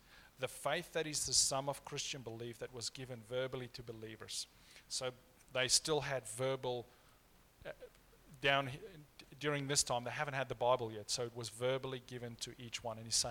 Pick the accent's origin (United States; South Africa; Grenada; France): South Africa; I come from South Africa.